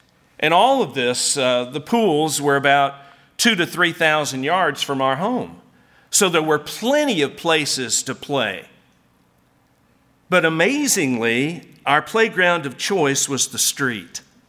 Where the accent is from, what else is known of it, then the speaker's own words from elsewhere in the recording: Georgia, United States; When I was a boy growing up in Georgia one summer, I went to 14 Atlanta Braves baseball games.